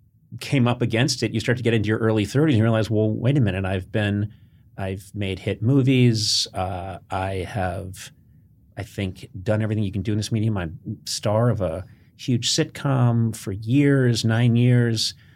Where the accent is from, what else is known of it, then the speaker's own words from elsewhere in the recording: Ireland; I am Irish.